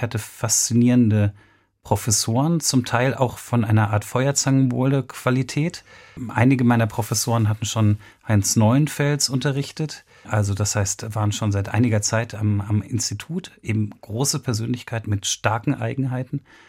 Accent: Berlin, Germany; Als Westberliner war man nicht so viel reisend unterwegs. Das heißt, man war in seiner Stadt, ich liebe meine Heimatstadt ungeheuer.

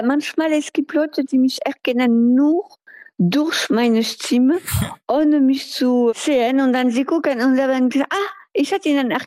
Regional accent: France; German is a second language; Aber es ist einfach so. Oder wenn ich andere Franzosen...

